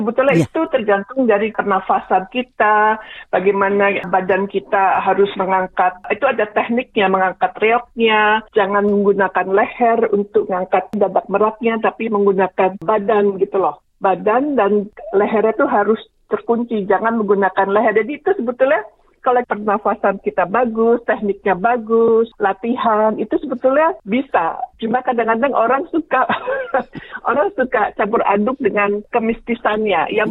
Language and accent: Indonesian; Ponorogo, East Java, Indonesia; kalau saya sendiri juga orang Ponorogo, kebetulan gitu ya.